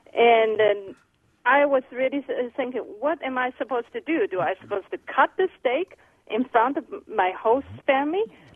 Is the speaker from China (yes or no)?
yes; China; When I was growing up in China, the vegetable is all muddy.